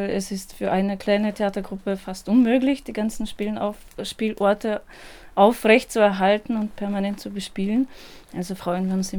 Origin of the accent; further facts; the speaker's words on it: Moscow, Russia; German is a second language; now in Carinthia, Austria; ich komme aus Moskau, aus Großraum, Großstadt, und da leben die Leute so ganz dicht beieinander und es passiert vieles und gleichzeitig.